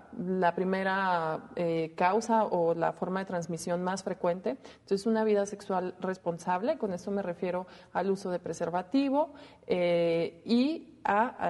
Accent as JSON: {"language": "Spanish", "country": "Mexico", "said": "padecemos como mexicanos"}